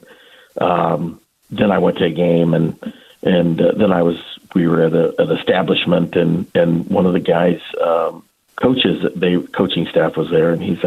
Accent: St. Joseph, United States; my high school coach invited me just to finish out my degree at my hometown there in St. Joseph

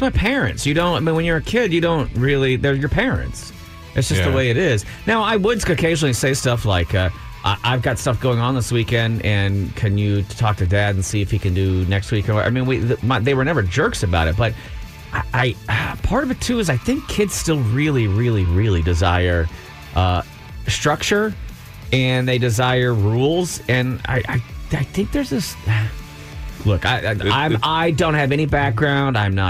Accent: Louisiana, United States; And that was the thing about when I was growing up in Louisiana, that you didn't have that problem with the shells.

